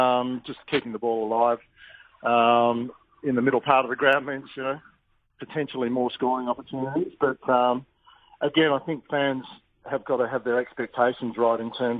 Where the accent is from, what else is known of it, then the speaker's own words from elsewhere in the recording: Western Australia, Australia; now in Queensland, Australia; WA is always home, yeah, definitely. But I've been in Queensland now longer than I grew up in Western Australia.